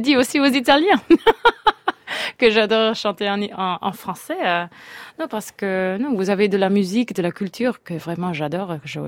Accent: Louisiana, United States; born there; French is a second language; Oh, je suis née en Louisiane. Et en Louisiane, aux États-Unis, on parle un peu de français

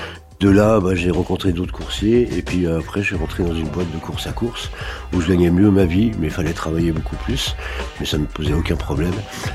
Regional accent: Bagneux, Île-de-France, France; j'ai grandi à Bagneux, cité de la Pierre Plate, qui s'appelait la cité des musiciens, parce qu'il n'y avait que des rues, rue Mozart, Square de Bussy, etc.

